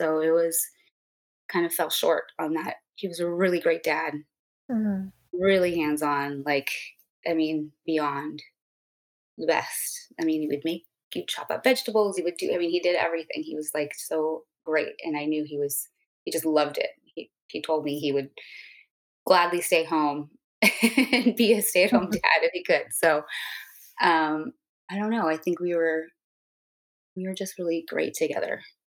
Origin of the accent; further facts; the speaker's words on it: Santa Monica, California, United States; I am from Santa Monica, California.